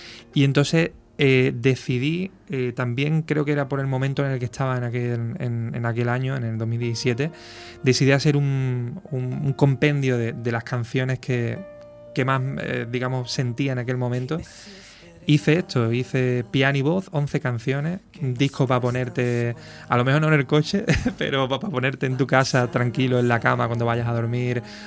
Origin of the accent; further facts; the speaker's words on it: Seville, Andalusia, Spain; moved away as an adult; now in Madrid, Spain; porque representa aquel momento cuando me fui de Sevilla y me fui para Madrid a empezar una nueva vida, ¿no?